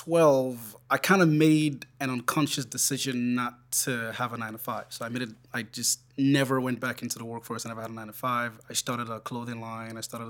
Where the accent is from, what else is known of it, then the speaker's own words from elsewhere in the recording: Nigeria; now in Los Angeles, United States; Okay, well, I was born and raised in Nigeria, and I moved to the States in 2004.